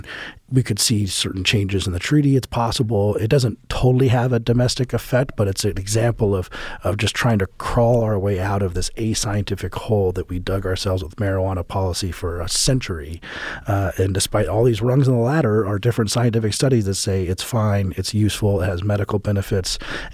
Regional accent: Colorado, United States; this one bank in particular in Colorado, which is my home state

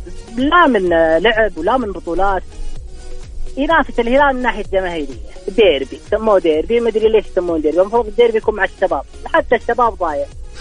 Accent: Makkah Province, Saudi Arabia; انا من الغربية

